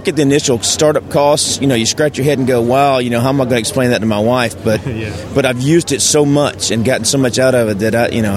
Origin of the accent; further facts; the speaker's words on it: Florida, United States; Most of the flying that we do, I'm from Florida, is VFR